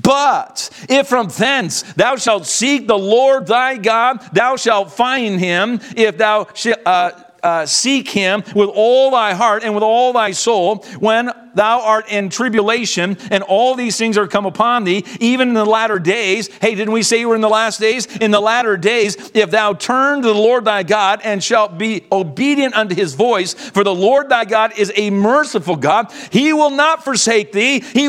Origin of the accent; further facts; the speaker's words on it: Canada; And today I would challenge you as Americans, as a Canadian neighbor, as a friend of your nation.